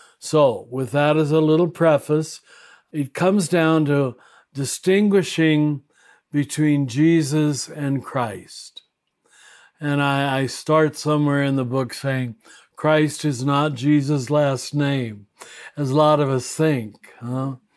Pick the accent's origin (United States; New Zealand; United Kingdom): United States; Kansas; born there; Oh, well, I was born in Kansas, boring, flat Kansas.